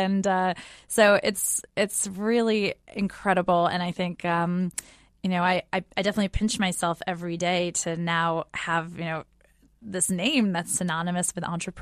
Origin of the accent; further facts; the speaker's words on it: New York, United States; We grew up outside of New York City. They switched me to a private school inside of New York City so that I could study opera more.